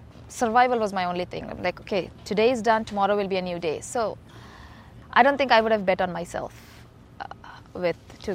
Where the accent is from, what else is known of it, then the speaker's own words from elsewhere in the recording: Hyderabad, Telangana, India; I grew up in India, in a city called Hyderabad.